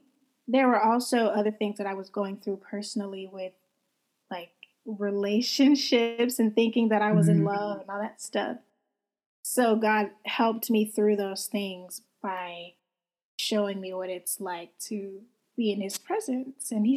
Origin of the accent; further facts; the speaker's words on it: DeSoto, Texas, United States; also born or lived in Dallas; So I'm from Dallas, Texas.